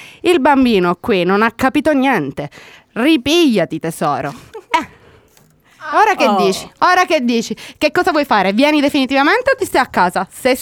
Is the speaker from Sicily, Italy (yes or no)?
yes; Sicily, Italy; c'ho un problema, cioè sono siciliana.